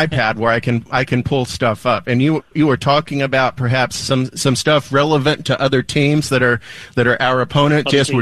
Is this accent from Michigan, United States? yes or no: no; Andrews, Texas, United States; I grew up in West Texas. I'm an Andrews Mustang.